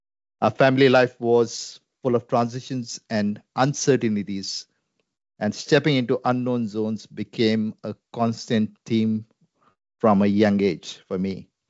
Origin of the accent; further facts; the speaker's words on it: Mumbai, Maharashtra, India; Growing up in Mumbai was a mix of vibrant experiences and deep challenges. I was born into a Christian family with a strong legacy of faith and services.